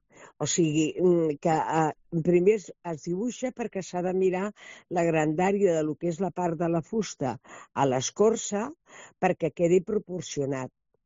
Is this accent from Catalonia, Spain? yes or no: yes; Badalona, Catalonia, Spain; also born or lived in Tarragona; abans de vindre aquí a Badalona. Val? Jo vaig néixer a Tarragona, al carrer La Nau de Tarragona